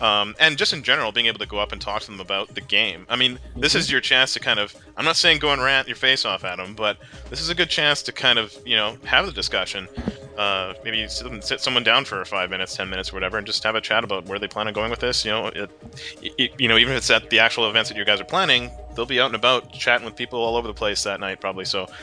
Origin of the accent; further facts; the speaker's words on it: Canada; this is just my suggestion as a Canadian